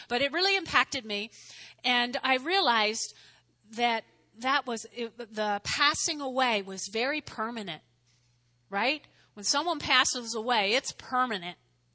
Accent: New Jersey, United States; y'all know I grew up in North Jersey, but my grandparents were in Brooklyn

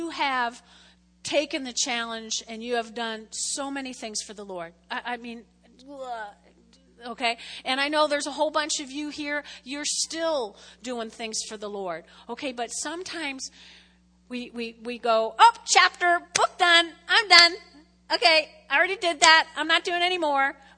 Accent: New York, United States; I'm from New York, you know, New York area.

